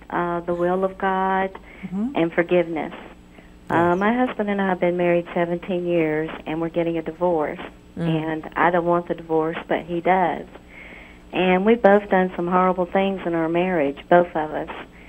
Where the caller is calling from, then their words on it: Birmingham, Alabama, United States; I'm from Birmingham, right here next door.